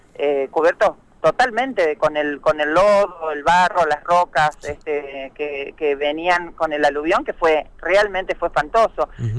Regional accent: Jujuy, Argentina; nadie, como ningún argentino sabe, salvo Jujeño, lo que se padeció con el co-gobierno

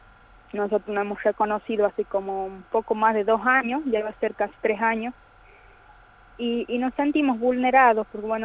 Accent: Argentina; no solamente para nosotros como comunidad indígena, sino para todos nosotros a nivel nacional, ¿no? Como argentinos

